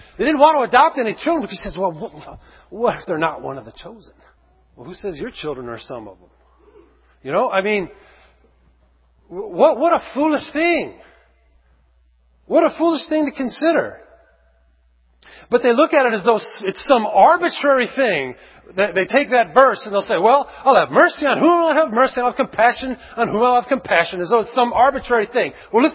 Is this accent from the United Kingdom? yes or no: yes; England, United Kingdom; I say favorite. I'm English.